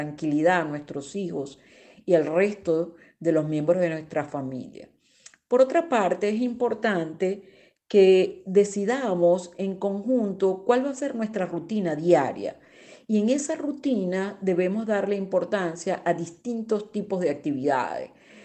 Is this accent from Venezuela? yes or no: yes; Venezuela; now in Barranquilla, Colombia; soy psicóloga venezolana y en este momento estoy viviendo en Barranquilla, Colombia.